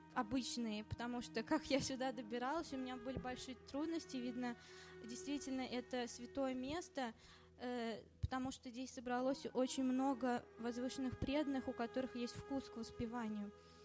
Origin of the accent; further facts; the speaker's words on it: Samara, Samara Oblast, Russia; Я из Самары вообще.